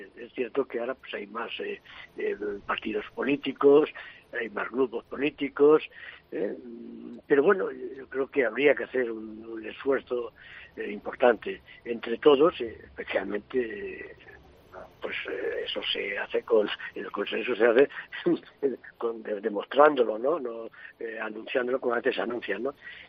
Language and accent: Spanish; Ávila, Castile and León, Spain; also born or lived in Labrada; en mi pueblo Labrada, en mi ciudad donde prácticamente he vivido pues toda mi vida, en Ávila, y ahora pues vuelvo a mi pueblo y a mi ciudad. Ahí estamos, a caballo, entre Ávila y Labrada.